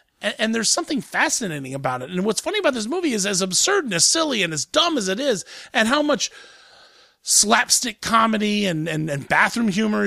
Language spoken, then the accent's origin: English; Columbus, Ohio, United States; I mean, look, I'm from Columbus, Ohio.